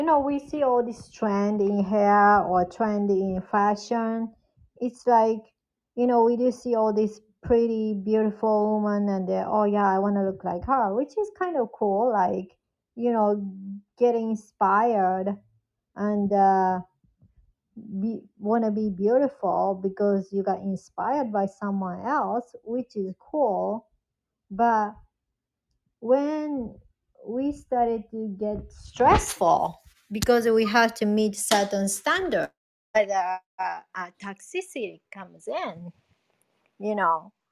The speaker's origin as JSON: {"language": "English", "region": "New York", "country": "United States", "said": "I never heard of that kind of rating when I'm from New York. I live in New York now too."}